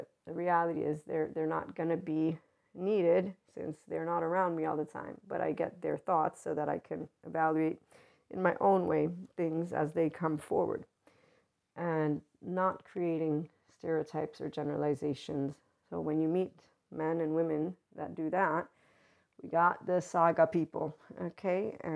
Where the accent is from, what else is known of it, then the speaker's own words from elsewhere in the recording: United States; he's a British Italian. I'm an American Italian.